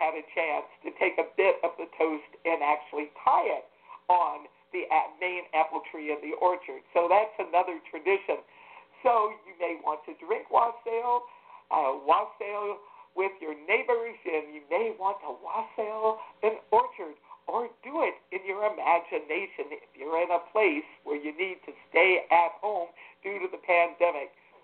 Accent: the South, United States; Now, I'm from the South, and one of The traditions is black-eyed peas for good luck or collard greens.

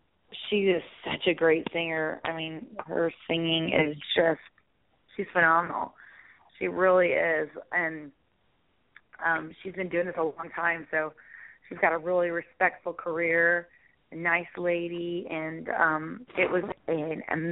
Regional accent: the South, United States; But I am from the South. We fry everything.

